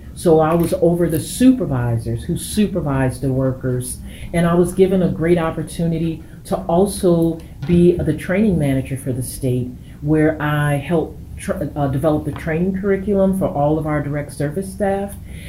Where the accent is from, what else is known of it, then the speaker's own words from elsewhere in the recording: Chicago, Illinois, United States; From Chicago, Illinois. And particularly the neighborhood is Inglewood.